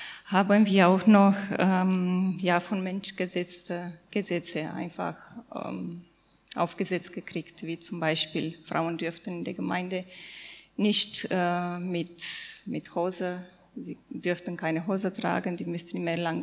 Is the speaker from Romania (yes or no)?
yes; Romania; moved away; ich komme ursprünglich aus Rumänien, bin geboren in eine kinderreiche Familie und gehe, seitdem ich mich auf der Welt weiß, in eine sehr konservative, sehr gesetzliche Gemeinde bin gegangen.